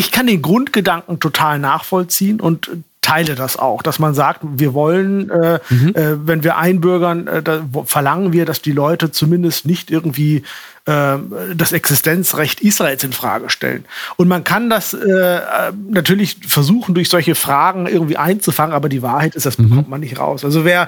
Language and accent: German; Germany; Und man kann auch viel kritischer sein, als wir als Deutsche es sind.